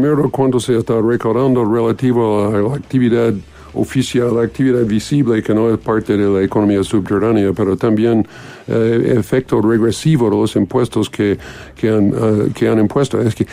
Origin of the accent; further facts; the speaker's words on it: Boston, Massachusetts, United States; Spanish is a second language; No, yo soy de Boston, si no es obvio.